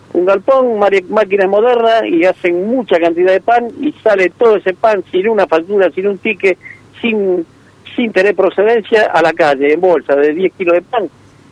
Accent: Rosario, Santa Fe, Argentina; acá en Rosario, porque yo soy rosarino

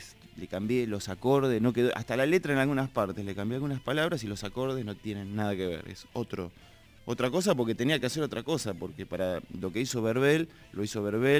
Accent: Buenos Aires, Argentina; mayormente abarco tango por una cuestión de que yo soy de acá de Buenos Aires.

